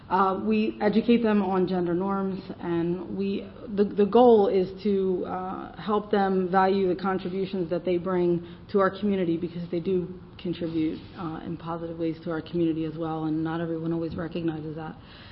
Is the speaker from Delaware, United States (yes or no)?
yes; Delaware, United States; we're from Delaware. Most people ask what state that's in.